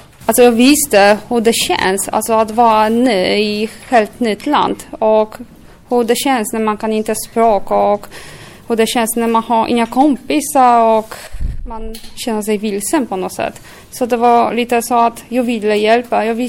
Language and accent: Swedish; Poland; now in Sweden; Jag har kommit till Sverige för ungefär 6 år sedan och jag är från Polen. Det är även mina föräldrar.